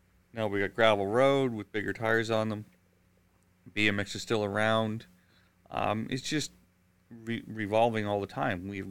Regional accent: New Brunswick, Canada; now in Fort McMurray, Canada; I came from New Brunswick. My grandfather passed away. I came out to Alberta with my mother to help move her mother up here to Fort McMurray with her son.

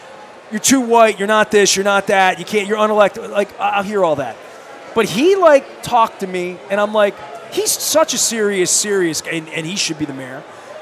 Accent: Dundalk, Maryland, United States; dude, I'm from Dundalk. I've opened 10,000 crabs, you know, not even facetiously. I used to pull them out of the back river in the Bear Creek.

